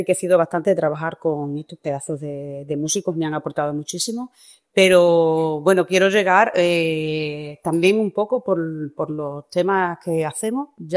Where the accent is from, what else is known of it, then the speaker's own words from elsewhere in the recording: Extremadura, Spain; he querido hacer … titulados … porque para mí … son las joyas de nuestra tierra.